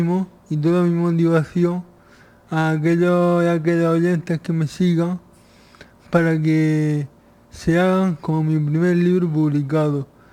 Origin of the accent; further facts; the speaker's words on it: Lorca, Region of Murcia, Spain; De Lorca.